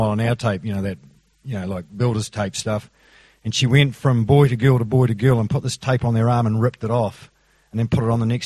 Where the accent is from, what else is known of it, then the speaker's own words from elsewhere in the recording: Akaroa, Canterbury, New Zealand; Well, like, I'm from Akaroa, like down on the mainland